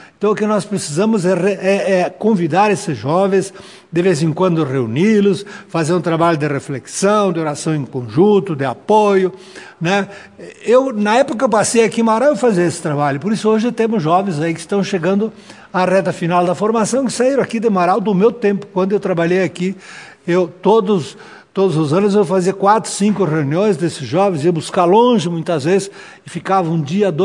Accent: Italy; Portuguese is a second language; Como um italiano como eu, que praticamente sou italiano, né?

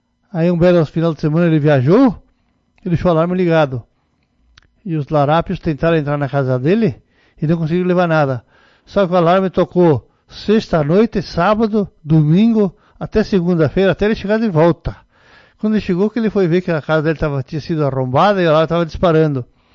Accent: Guaporé, Rio Grande do Sul, Brazil; now in Chapecó, Brazil; Pois é, eu sou natural de Guaporé, Rio Grande do Sul.

